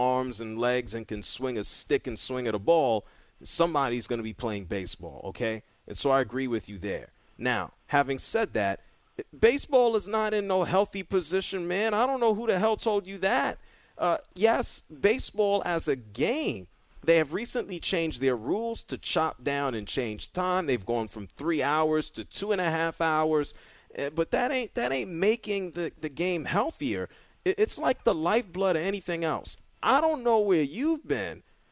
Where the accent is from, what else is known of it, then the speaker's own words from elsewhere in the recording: New York City, New York, United States; I grew up in New York City, okay? I could go down to Washington Heights and I could have sat and watched Manny Ramirez play ball in the Bronx or the Heights.